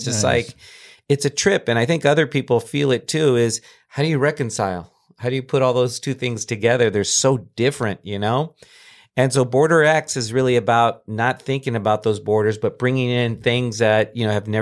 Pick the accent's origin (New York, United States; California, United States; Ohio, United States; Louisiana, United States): California, United States; Escondido; I grew up in San Diego, and we used to go across the border, you know, every week in the town of Escondido where I grew up. There were no tortillerias. There were no Mexican markets.